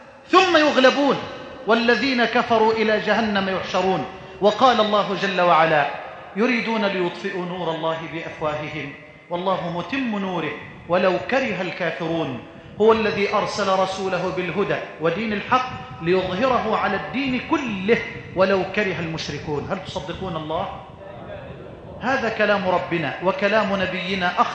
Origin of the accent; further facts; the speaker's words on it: Egypt; أن تجعل بلدنا مصر واحةً للأمن والأمان